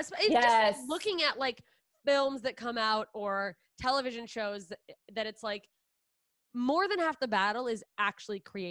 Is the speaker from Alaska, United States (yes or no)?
yes; Anchorage, Alaska, United States; I thought about trying to get a residency at the theater in my hometown in Alaska, just to like work out an hour the way I would do at Edinburgh, but in Anchorage.